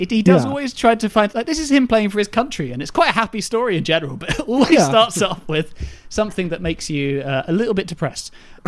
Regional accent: Scotland, United Kingdom; For me, you don't have to wave flags or scream "Freedom!" or paint your face to prove yourself as a Scotsman. I know it is there in me.

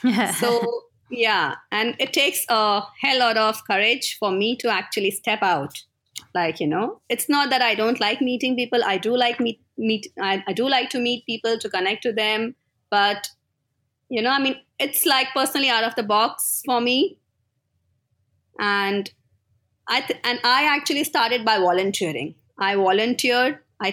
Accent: Mumbai, Maharashtra, India; And I'm basically from Mumbai.

